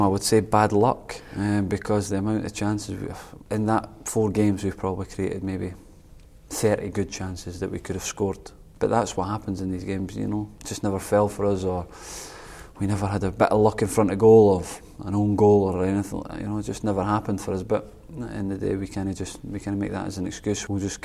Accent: Scotland, United Kingdom; for us, for being Scottish, it's, you know, at the end of the day, he's our record cap holder, and he's massive.

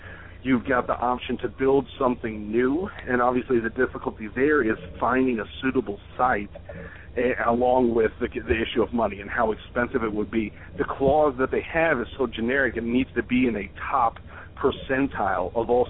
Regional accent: Dallas, Texas, United States; I grew up in Dallas, Texas.

